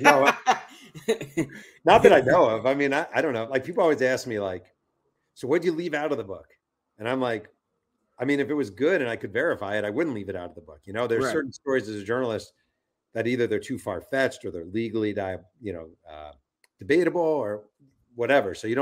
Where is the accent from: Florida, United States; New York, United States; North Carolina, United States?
New York, United States; but I'm from New York, just like you're from Chicago.